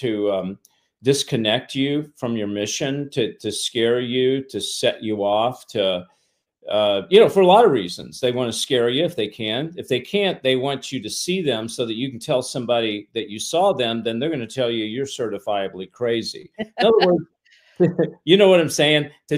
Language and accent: English; Hollywood, California, United States; because I'm from Hollywood